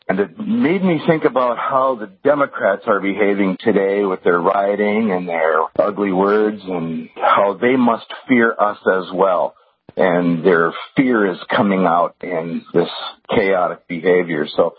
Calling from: Battle Lake, Minnesota, United States; I'm calling from Battle Lake, Minnesota.

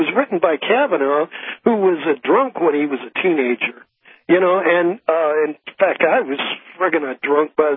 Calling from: San Francisco, California, United States; Well, I'm out in San Francisco.

